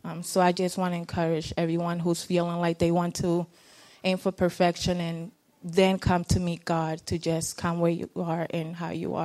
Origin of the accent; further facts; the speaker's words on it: Honduras; As many of you know, I grew up in Honduras.